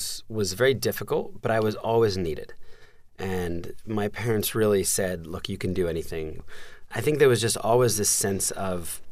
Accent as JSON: {"language": "English", "region": "New Jersey", "country": "United States", "tie": "born or raised there", "also_born_or_lived": "Philadelphia", "said": "when I was four, we moved from Philadelphia to the suburbs of New Jersey to get closer to my dad's job."}